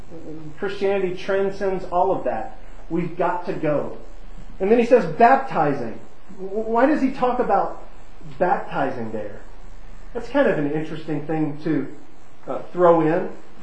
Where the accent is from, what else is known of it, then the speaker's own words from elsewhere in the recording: United States; Growing up in America and being thoroughly American, you know, right? I'm into the culture, I'm swimming in it. Right, I've grown up here.